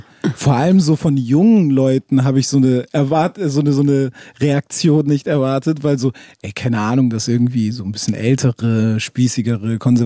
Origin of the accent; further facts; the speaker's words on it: Hamburg, Germany; ich bin in Hamburg schon einem Viertel groß geworden, was jetzt nicht das Geilste ist. Vielleicht nennen es auch manche einen sozialen Brennpunkt